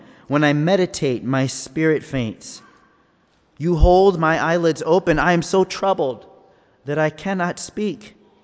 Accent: San Diego, California, United States; I grew up in San Diego and part of my childhood, and I love the beach.

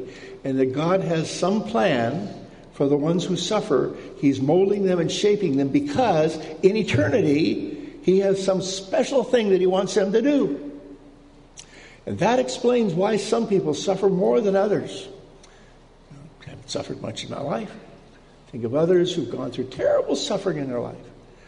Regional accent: Alberta, Canada; But I'm a Canadian, you know, and we have two parts of Canada.

